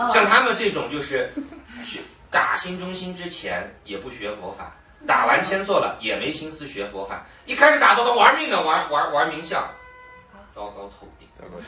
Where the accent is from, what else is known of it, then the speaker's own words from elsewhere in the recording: United States; 我是从小在国外长大的，我是在美国，我五年级就出国，我是天主教的